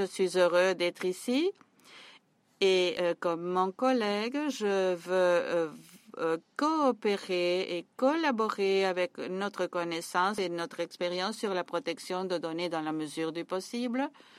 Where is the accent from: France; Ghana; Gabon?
Ghana; French is a second language; je viens de l'Ouganda, du Ghana, pardon.